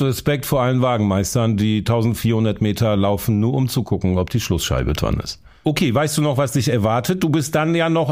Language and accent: German; Bydgoszcz, Kuyavian-Pomeranian Voivodeship, Poland; moved away; Ich bin sehr mit Eisenbahn groß geworden, in meiner Heimatstadt, Nähe des Bahnhofs groß geworden, als das Bahnhofsviertel noch kein Problemstadtteil war in Bydgoszcz.